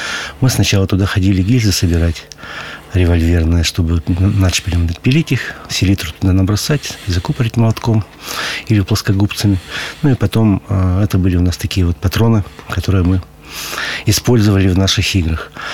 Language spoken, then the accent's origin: Russian; Perm, Perm Krai, Russia; вся моя жизнь связана с Мотовилихой. Я родился на Грачевке 2 мая 1957 года. Вот и на первой вышке прошло мое детство.